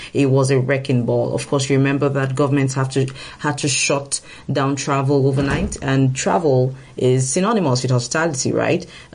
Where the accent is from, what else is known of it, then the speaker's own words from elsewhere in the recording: Nigeria; I come from Africa, and Nigeria in particular